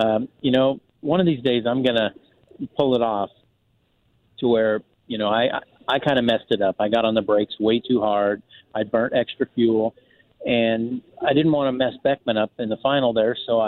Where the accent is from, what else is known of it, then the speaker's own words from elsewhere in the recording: California, United States; So, you know, I'm from California, and I'm not a 49ers fan.